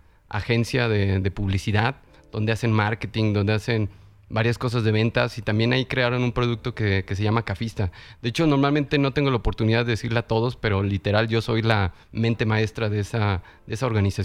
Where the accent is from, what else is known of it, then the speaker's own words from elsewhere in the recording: Mexico; No, la verdad, soy igual de mexicano que las tortillas.